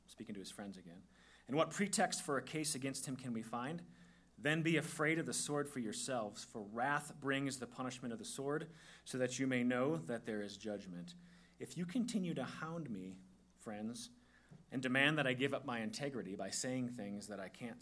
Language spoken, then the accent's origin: English; Wisconsin, United States; When I think of curds, I'm like from Wisconsin, right?